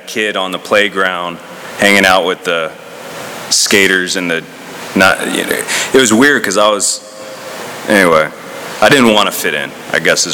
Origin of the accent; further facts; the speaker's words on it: Crystal River, Florida, United States; also born or lived in Tampa; I guess I was born here in Tampa. I grew up in Crystal River, Florida.